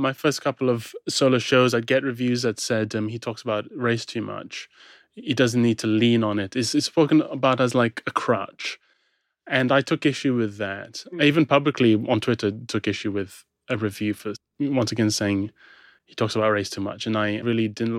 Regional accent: Sabah, Malaysia; growing up in Sabah. I spoke English predominantly and I looked white. I mean, in Malaysia, I look white. Here, I look Asian.

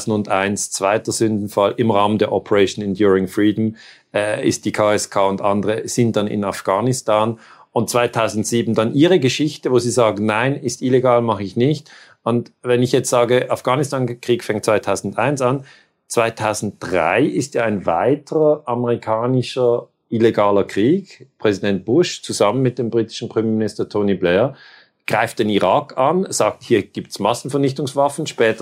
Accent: Switzerland; ich bin ja Schweizer, ich schaue das von außen

